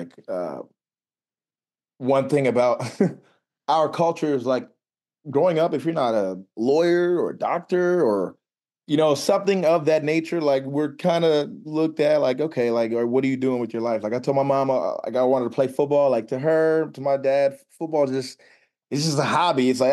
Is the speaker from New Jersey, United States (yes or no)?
yes; New Jersey, United States; now in Maryland, United States; So I grew up coming to Maryland all the time on the weekends. I grew up in Jersey, but we would drive up here all the time and be around family and stuff.